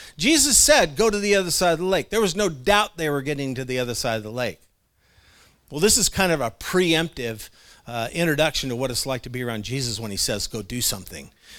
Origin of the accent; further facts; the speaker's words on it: Clatskanie, Oregon, United States; Because when I grew up in Klaskanai, I was a good kid.